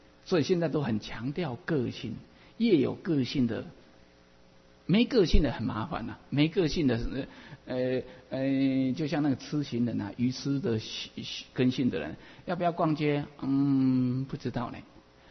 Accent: Taiwan; accent: Taiwanese Mandarin; 对不起，我这个台湾国语啊

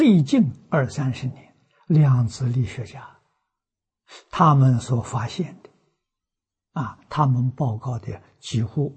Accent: China; 这样的佛教我们中国人不要。中国人自古以来就好学啊

